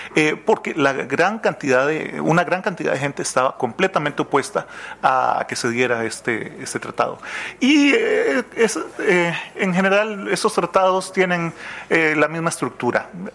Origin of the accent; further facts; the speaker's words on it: Costa Rica; siendo costarricense, creo que siempre nos estamos disculpando de algo.